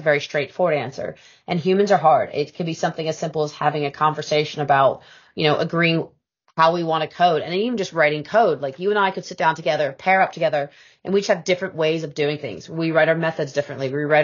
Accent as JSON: {"language": "English", "country": "United States", "tie": "born there", "said": "So being an American by birth"}